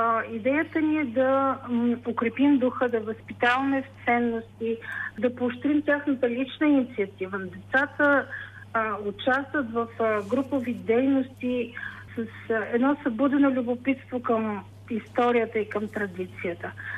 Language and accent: Bulgarian; Koprivshtitsa, Sofia Province, Bulgaria; Създадахме нашето лятно приключение в Копривщица, защото сме от Копривщица, имаме идеята и разбирането, че всеки трябва да направи нещо за родното си място.